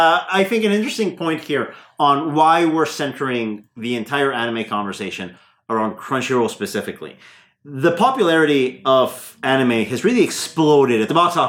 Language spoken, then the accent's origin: English; Mexico; English is a second language; Growing up in Mexico, we had, I think, three very popular anime shows.